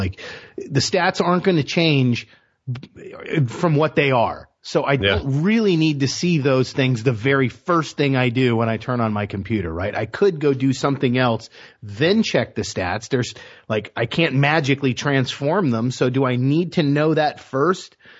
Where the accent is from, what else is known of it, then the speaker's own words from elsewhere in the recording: Miami, Florida, United States; now in Tampa, United States; I just moved up here to Tampa Bay from Miami. I'm born and raised in Miami.